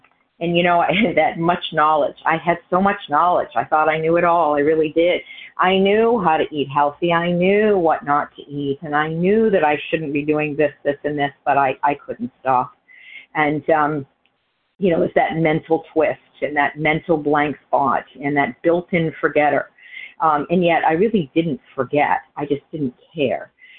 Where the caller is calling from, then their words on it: New Hampshire, United States; from New Hampshire.